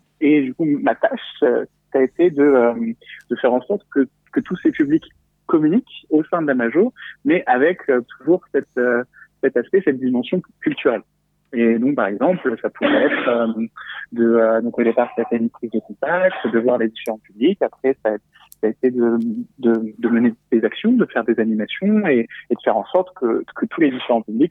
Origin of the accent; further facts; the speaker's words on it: Romorantin, Centre-Val de Loire, France; j'ai 23 ans, je suis de Romorantin.